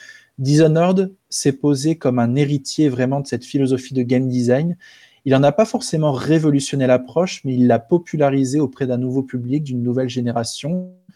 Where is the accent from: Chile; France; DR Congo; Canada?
France; northern France; Je viens du nord de la France, donc pain au chocolat.